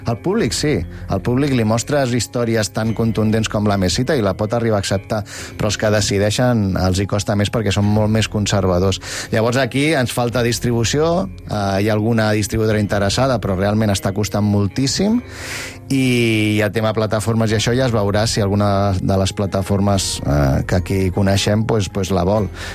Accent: Catalonia, Spain; una sèrie de gent com jo, que som catalans, que som directors de cinema català

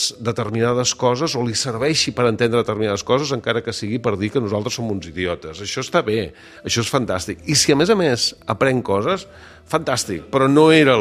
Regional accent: Catalonia, Spain; Però no vol dir que nosaltres com a catalans hàgim sigut millors o pitjors

